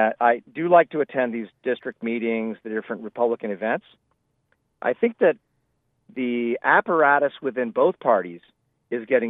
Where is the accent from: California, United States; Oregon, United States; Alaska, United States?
Alaska, United States; Soldotna; It's funny, growing up in Soldotna, that was really only where we went for an occasional hot summer trip or the state track and field championships when we were in high school.